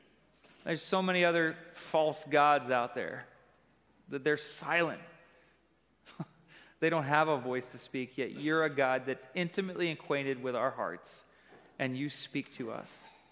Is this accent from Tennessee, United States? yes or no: yes; Greeneville, Tennessee, United States; I grew up in Greenville, Tennessee. It's an incredible church family.